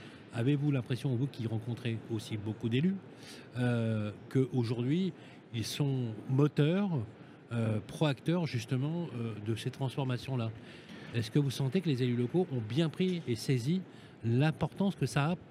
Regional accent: Lyon, Auvergne-Rhône-Alpes, France; Par Confluence, parce que moi je suis lyonnais.

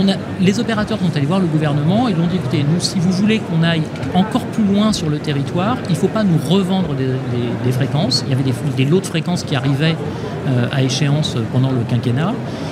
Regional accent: Corsica, France; Chez moi, en Corse

